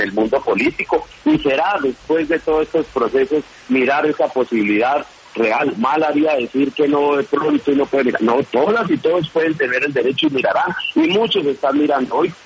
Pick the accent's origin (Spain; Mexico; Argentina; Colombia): Colombia; Ese es un gobierno que nosotros anhelamos como colombianos, como ciudadanos.